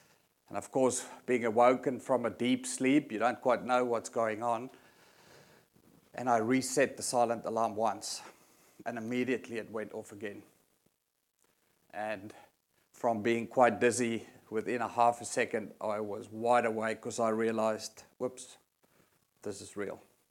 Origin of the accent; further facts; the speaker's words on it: South Africa; Those that hear me can hear I'm not from around here. I grew up in South Africa.